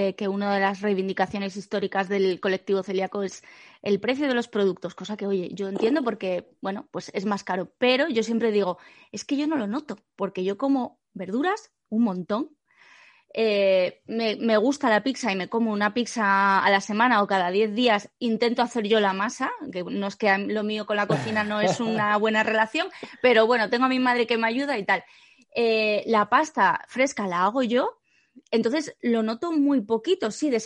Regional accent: Asturias, Spain; yo soy asturiana

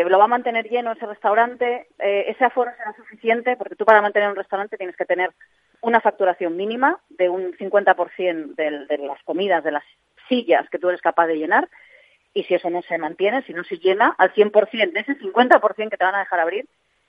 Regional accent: Valencia, Valencian Community, Spain; now in Poland; mi tierra, tío. Si me confinan, que sea aquí, coño

